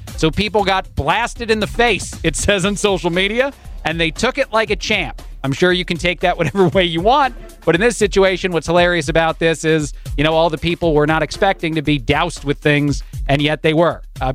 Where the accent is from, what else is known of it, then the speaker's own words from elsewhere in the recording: New Jersey, United States; and I'm from the East Coast. I'm from Jersey, and I am an Italian. This feels like a shot at me and my family.